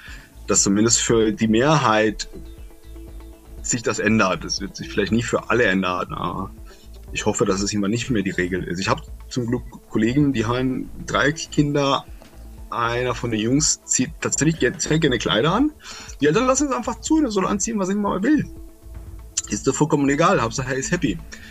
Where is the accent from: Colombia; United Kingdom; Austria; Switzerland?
Colombia; Ich bin in Kolumbien aufgewachsen und habe keinen Fußball gespielt.